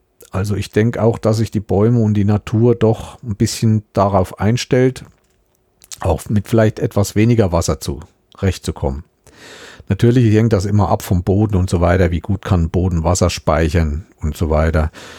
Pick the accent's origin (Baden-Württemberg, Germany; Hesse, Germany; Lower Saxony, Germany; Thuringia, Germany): Thuringia, Germany; ich bin in Südthüringen aufgewachsen, ich bin immer bis hoch zum Rennsteig gekommen